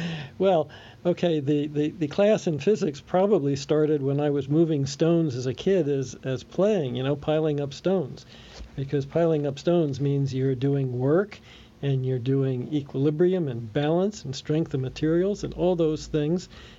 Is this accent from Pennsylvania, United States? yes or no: yes; Bryn Mawr, Pennsylvania, United States; born there; eastern Pennsylvania has a bunch of houses that are made out of serpentine stone, and I was born in Bryn Mawr, which is not far from where that is.